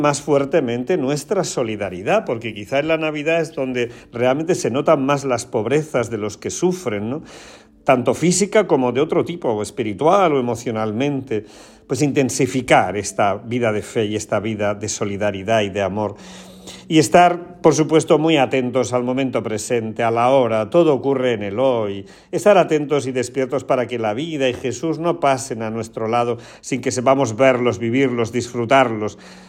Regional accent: Porcuna, Andalusia, Spain; En mi pueblo de Porcuna también.

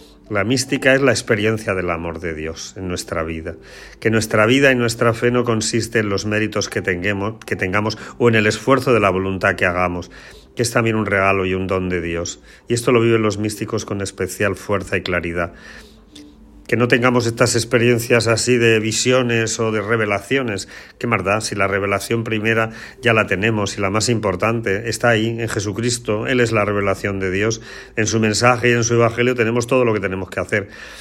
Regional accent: Porcuna, Andalusia, Spain; Y en mi pueblo de Porcuna, pues es el día que se llama el Domingo de las Flores.

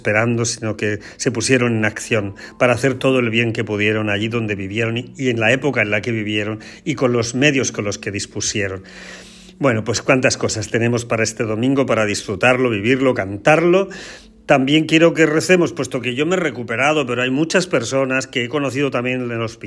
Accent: Spain; los que somos españoles, tenemos que sentirnos muy orgullosos

